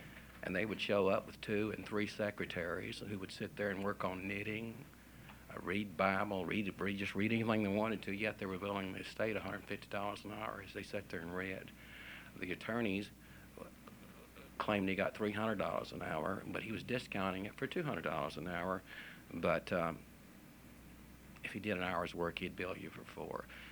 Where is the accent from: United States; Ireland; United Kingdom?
United States; Conroe, Texas; I'm from Conroe, Montgomery County, and I represent my family